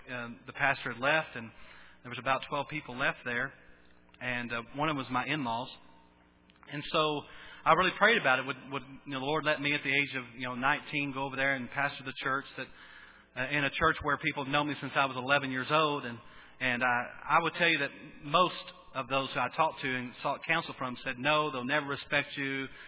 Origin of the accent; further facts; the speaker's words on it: Bowie, Texas, United States; Bowie is my hometown.